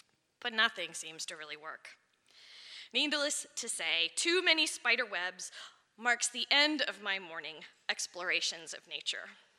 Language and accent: English; Chantilly, Virginia, United States; also born or lived in Minneapolis, United States; But the place I call home is Virginia. I was raised in Northern Virginia, in Chantilly, near Dulles Airport, at a time when it was rolling fields and pop-up developments.